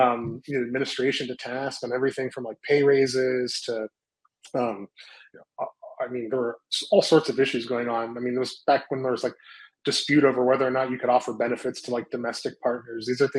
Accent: Youngstown, Ohio, United States; growing up in Youngstown and Mahoning Valley just had such a colorful cast of political characters

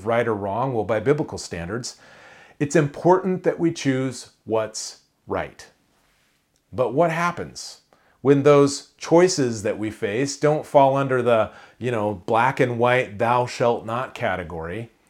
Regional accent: Iowa, United States; where I grew up in Iowa, you know, track was cool.

